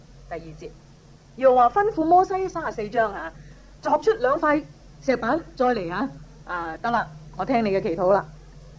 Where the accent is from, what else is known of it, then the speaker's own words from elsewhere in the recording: Hong Kong; 咁我哋香港人咧更加急啦